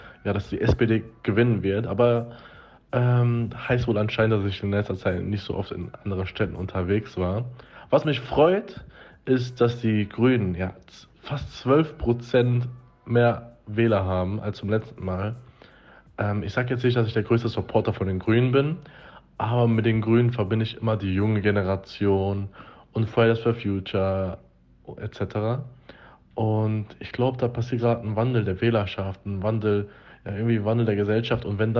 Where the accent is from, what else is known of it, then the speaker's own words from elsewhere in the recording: Bochum, North Rhine-Westphalia, Germany; hier in Bochum, wo ich herkomme, ich komme ja ursprünglich aus Bochum